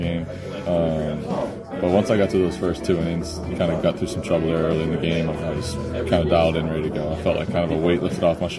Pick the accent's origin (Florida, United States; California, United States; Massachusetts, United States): Massachusetts, United States; I'm from Massachusetts.